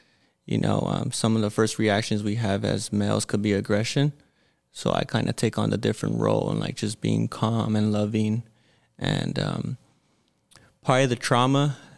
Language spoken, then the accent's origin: English; Pomona, California, United States; I grew up on Holt, pretty primary street of Pomona.